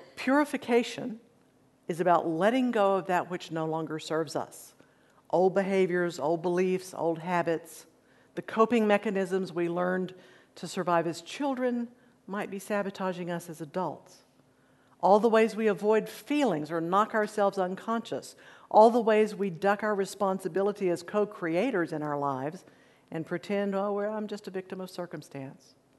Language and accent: English; Odessa, Texas, United States; I grew up in Odessa, where you can see for … No hills, no trees.